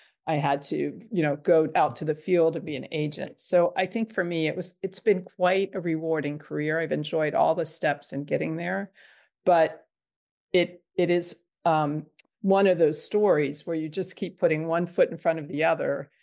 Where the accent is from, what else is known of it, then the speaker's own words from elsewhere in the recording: Eaton, Ohio, United States; a serial rape case that I was able to work on in my hometown of Eaton, Ohio.